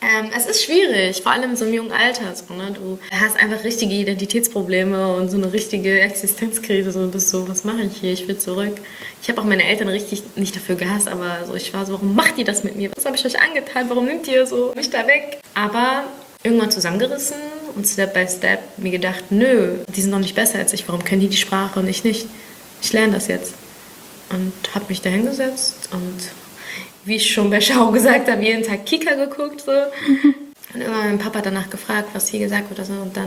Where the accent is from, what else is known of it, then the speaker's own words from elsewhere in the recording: Berlin, Germany; Ich bin Berlinerin. Ich fühle mich nicht als Berlinerin und fühle mich ägyptisch. Aber, und jetzt kommt das ganz große Aber, jeder Deutsche muss mich als Deutsche sehen, so, ne? Weil ich lebe hier